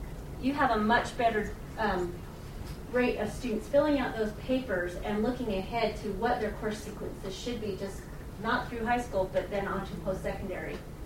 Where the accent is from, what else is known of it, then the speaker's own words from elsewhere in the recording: Utah, United States; I'm from Utah, and we used to call them SEOP.